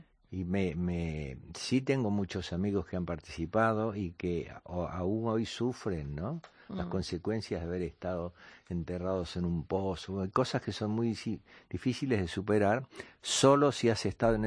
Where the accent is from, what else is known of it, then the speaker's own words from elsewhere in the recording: Argentina; yo que soy argentino, pero que llevo con orgullo sangre catalana, vasca, gallega, hablo el catalán, hablo